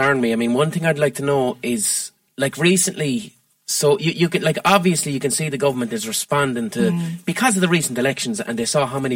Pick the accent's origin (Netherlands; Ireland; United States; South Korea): Ireland; we as Irish people who put a diaspora all around the world are now going to try and use our cultural influence to change the world with this St. Patrick's Day thing.